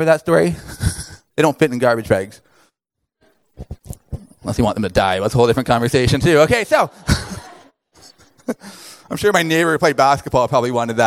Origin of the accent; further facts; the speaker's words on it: Toronto, Ontario, Canada; And growing up in Toronto, like, you have easy access to doing anything for the most part.